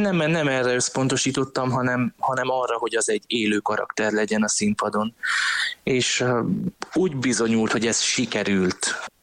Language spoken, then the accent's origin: Hungarian; Cluj-Napoca, Cluj County, Romania; itt vagyok én is, otthon Kolozsváron, az operában.